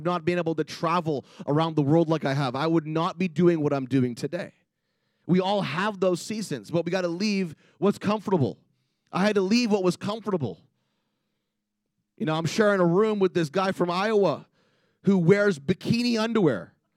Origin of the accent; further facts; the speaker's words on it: Canada; Like I'm a Canadian.